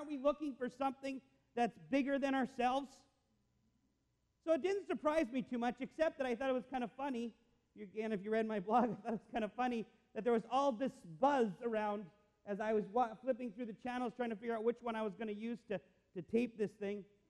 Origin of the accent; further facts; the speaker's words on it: Canada; as a Canadian